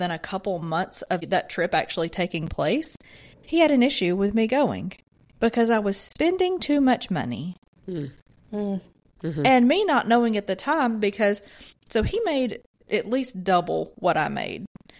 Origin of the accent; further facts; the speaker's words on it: Alabama, United States; I mean, I'm from Alabama.